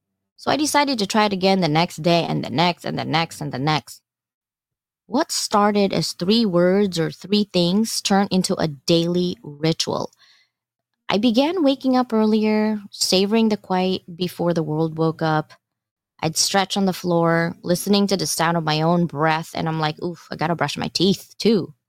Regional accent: Philippines; You guys know I'm from the Philippines, right?

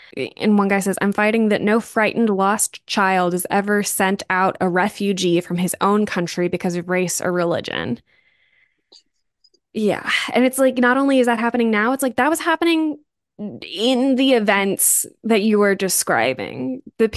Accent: Maryland, United States; I grew up in Maryland, which is the East Coast is obsessed with talking about being the birthplace of the revolution

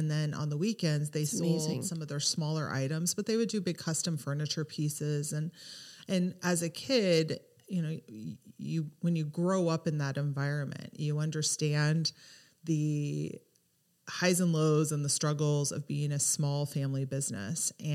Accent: Silverton, Oregon, United States; I grew up in Silverton, Oregon.

